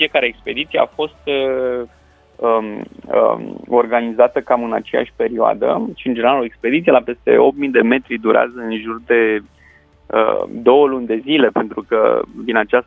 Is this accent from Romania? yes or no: yes; Cepari, Argeș, Romania; now in Bucharest, Romania; deși locuiesc în București, sunt de lângă Curtea de Argeș, de la poaza munților Făgăraș, din satul Cepari, de pe Valea Topologului.